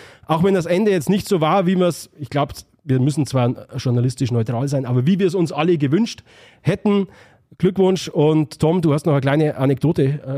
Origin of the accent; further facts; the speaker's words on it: Bavaria, Germany; accent: Upper Franconian; ich bin in Oberfranken auf die Schulgänge an der Grenze aufgewachsen. Anscheinend kann ich es nicht ganz. Ich habe dort studiert, also ich kann es anscheinend nicht ganz leugnen.